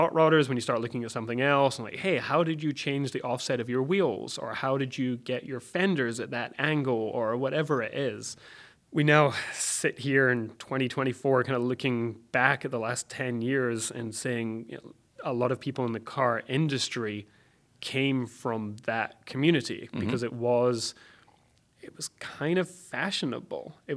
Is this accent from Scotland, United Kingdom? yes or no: yes; Scotland, United Kingdom; moved away; No, so I moved over from Britain. I am Scottish.